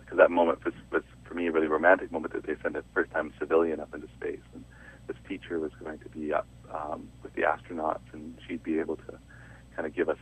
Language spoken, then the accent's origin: English; Kamloops, British Columbia, Canada; also born or lived in Vancouver; I grew up actually in Kamloops. I was born in Vancouver, but we moved when I got into school.